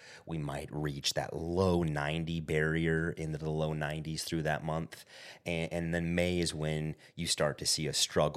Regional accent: California, United States; now in Arizona, United States; Growing up in California, running courses in California, the Masters is what we felt like kicked off the golf season.

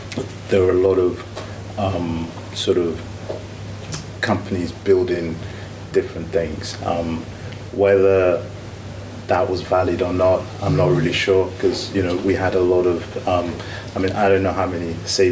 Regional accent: Nigeria; I'm biased obviously because I'm Nigerian

